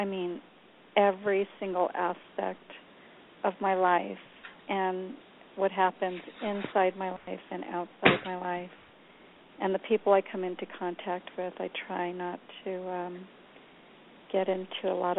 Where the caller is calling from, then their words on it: Southwest, United States; I'm in the Southwest.